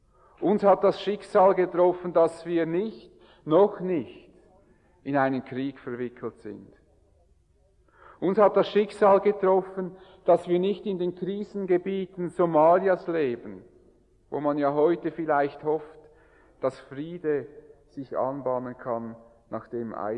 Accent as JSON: {"language": "German", "country": "Switzerland", "said": "Als Schweizer befinden wir uns im Vergleich mit der Welt auf der Sonnenseite des Lebens."}